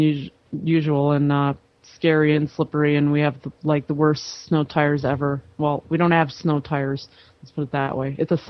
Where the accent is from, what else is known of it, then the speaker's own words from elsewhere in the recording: Minnesota, United States; like nothing I've ever seen, and I'm Minnesotan.